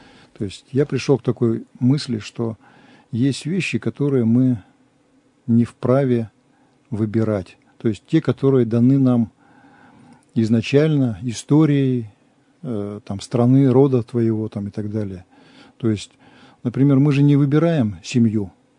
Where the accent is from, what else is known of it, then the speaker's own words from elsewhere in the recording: Russia; born there; Мы, слава Богу, православные. Мы родились в России, мы вот с этими вот исходными данными.